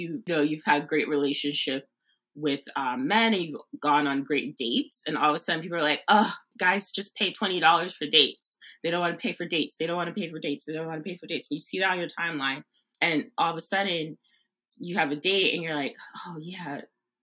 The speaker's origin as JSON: {"language": "English", "town": "Brooklyn", "region": "New York", "country": "United States", "said": "I'm from Brooklyn, so I don't know like what you guys talking about."}